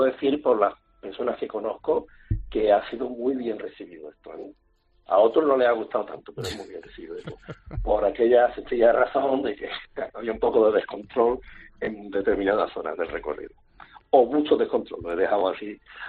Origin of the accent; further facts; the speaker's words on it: Málaga, Andalusia, Spain; para que vieran cómo somos los malagueños